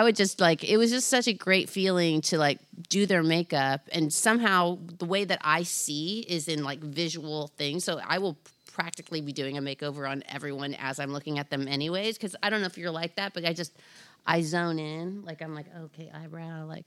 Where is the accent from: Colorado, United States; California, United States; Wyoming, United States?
California, United States; kind of the way I grew up in Orange County, I had this really amazing family